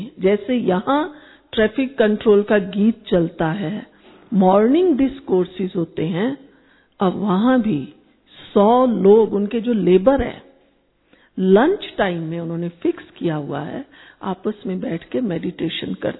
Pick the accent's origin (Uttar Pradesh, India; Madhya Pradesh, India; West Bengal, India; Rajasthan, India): Rajasthan, India; Jaipur; ऐसे मैं जयपुर से आई हूं, हमारे वहां पता नहीं कोई जयपुर से आए हैं क्या लोग